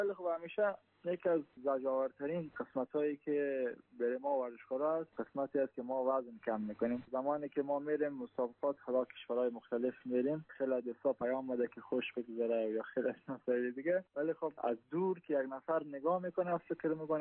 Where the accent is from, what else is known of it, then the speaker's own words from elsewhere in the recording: Afghanistan; ما برای وطن خودمان افغانستان که فعلا وضعیت چیزها وضعیت بدی است